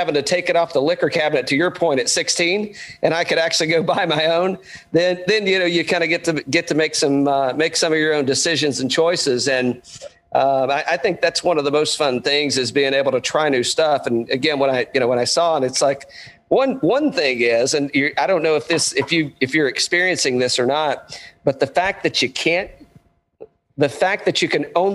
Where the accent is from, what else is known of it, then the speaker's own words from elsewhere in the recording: Tennessee, United States; I grew up in East Tennessee, right? And you can imagine what we were drinking up in the hills, right?